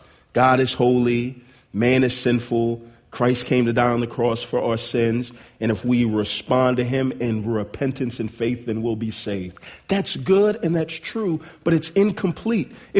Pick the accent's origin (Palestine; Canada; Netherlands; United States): United States; Texas; moved away as an adult; also born or lived in Denton; now in Atlanta, United States; I'm from Texas. My wife and I moved to Atlanta via Denton in 09.